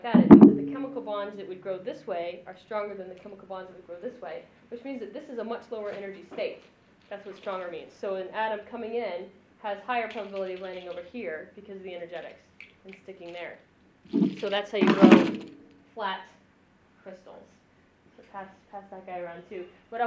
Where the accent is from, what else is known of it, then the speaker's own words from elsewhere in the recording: Alabama, United States; I grew up in Alabama and I could find quartz crystals in my backyard.